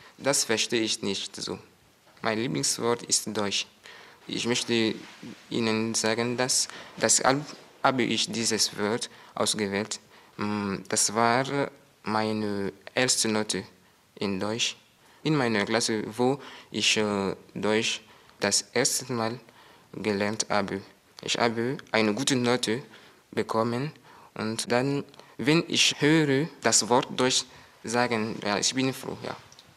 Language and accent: German; Bobo-Dioulasso, Hauts-Bassins, Burkina Faso; German is a second language; 31. Oktober 1999 geboren. Ich komme aus Burkina Faso. Dort wohne ich in der wirtschaftlichen Stadt, die lautet Bodulasu.